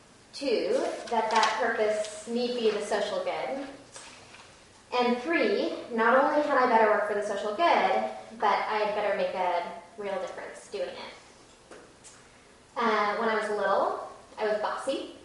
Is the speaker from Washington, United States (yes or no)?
yes; Seattle, Washington, United States; I grew up in Seattle in a family of political advisors, activists, professors, and public school teachers.